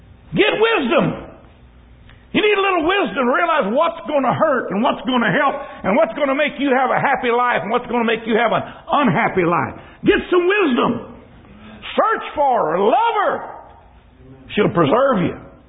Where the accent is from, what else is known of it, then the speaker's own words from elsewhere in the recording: San Antonio, Texas, United States; I grew up in San Antonio. It was tourists from New York that went down on the river walk at night.